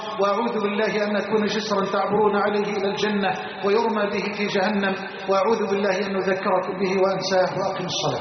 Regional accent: Egypt

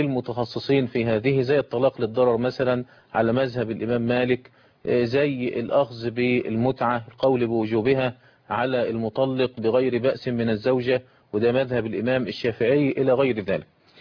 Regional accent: Egypt; وإن كان الراجح عندنا في مصر صلاة ال 11 ركعة

